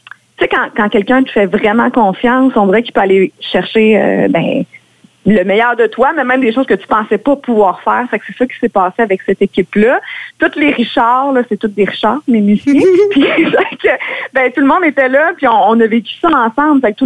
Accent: Quebec, Canada; il y a plein de shows chez nous en Mauricie

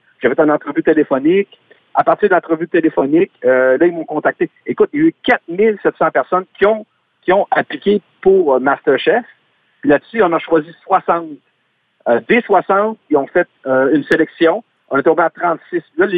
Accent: Sainte-Angèle-de-Laval, Quebec, Canada; Surtout, Saint-Angèle de Laval, c'est un super de beau village. Sur le bord du fleuve Saint-Laurent

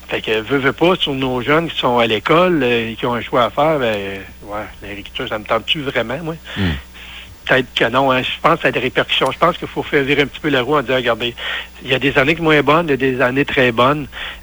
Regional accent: Saint-François, Quebec, Canada; Oui, je suis résident de Saint-François. Je suis né ici.

